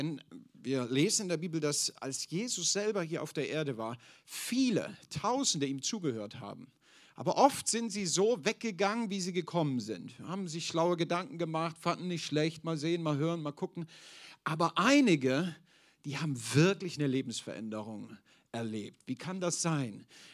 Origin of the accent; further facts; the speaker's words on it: Dresden, Saxony, Germany; born there; Ich bin 40 Jahre alt, bin ursprünglich in Dresden geboren, bin gebürtiger Ossi, lebe aber seit vielen Jahren in der Nähe von Frankfurt am Main